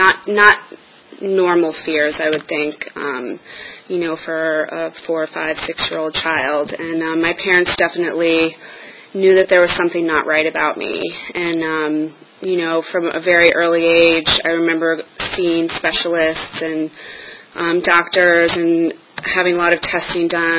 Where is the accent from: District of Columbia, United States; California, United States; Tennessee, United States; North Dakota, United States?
District of Columbia, United States; Washington; And, you know, I grew up in Washington, D.C. I was adopted at birth into a very loving family.